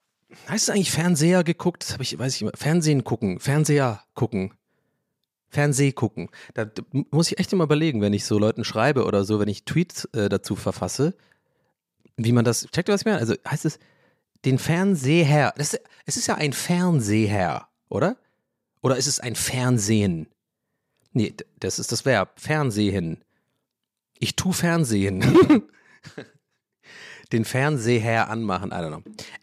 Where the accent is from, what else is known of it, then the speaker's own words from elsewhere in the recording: Cologne, North Rhine-Westphalia, Germany; stehe in Köln, meine Heimatstadt Köln